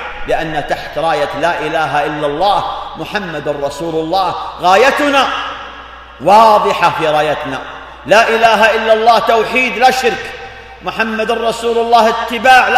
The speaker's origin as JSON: {"language": "Arabic", "country": "Saudi Arabia", "said": "ونحن نعيش في بحبوحة في بلادنا المملكة العربية السعودية"}